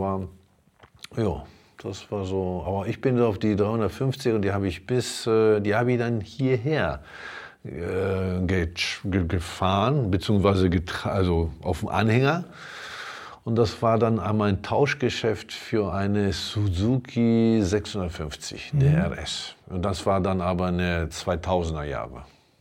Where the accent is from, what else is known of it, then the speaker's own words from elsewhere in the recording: northern Italy, Italy; German is a second language; ich komme aus Norditalien ursprünglich